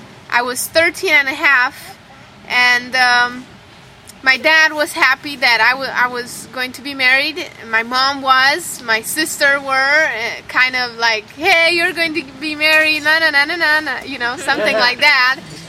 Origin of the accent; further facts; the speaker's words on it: Romania; I'm from Romania, but the beautiful thing is that I'm not Romanian. And I am Gypsy.